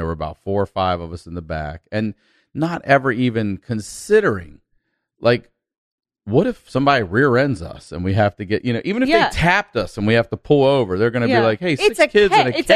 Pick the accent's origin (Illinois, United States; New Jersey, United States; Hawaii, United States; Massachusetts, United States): New Jersey, United States; South Orange; I'm from South Orange.